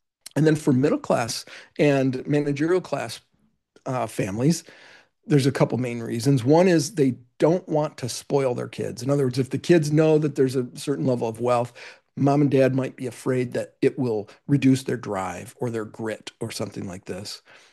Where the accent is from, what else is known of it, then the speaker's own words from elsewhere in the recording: Michigan, United States; great automobile manufacturers in my home state of Michigan.